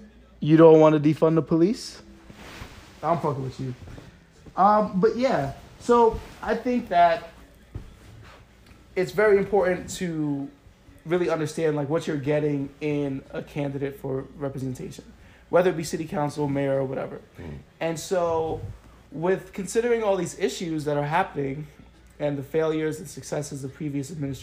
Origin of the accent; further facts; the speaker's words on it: Brooklyn, New York, United States; Growing up in Brooklyn, I kind of got a sense of the vibe of the communities, what they value